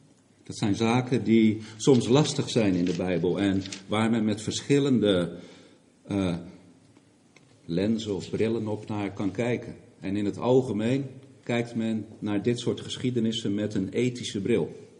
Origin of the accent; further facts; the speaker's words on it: Strijen, South Holland, Netherlands; ik kom uit Verwegistan, heb ik zojuist gehoord. In ons geval is dat de Hoekse Waard, Strijen. Dat ligt onder Rotterdam, vlakbij Dordrecht.